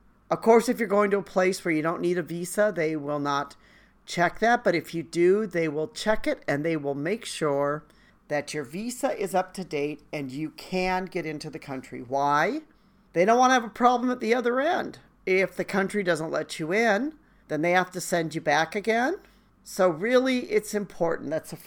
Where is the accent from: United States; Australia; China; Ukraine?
China; And I'm like, no, I came from China. Like, the Chinese do not speak Japanese.